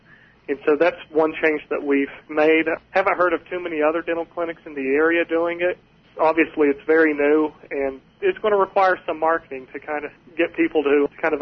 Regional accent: Spruce Pine, North Carolina, United States; I was raised in Spruce Pine out on Grassy Creek, lived there my whole life

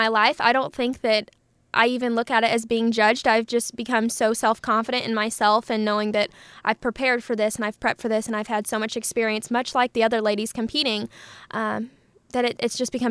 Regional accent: Danville, Illinois, United States; So my local competition was Miss East Central. I'm from Danville.

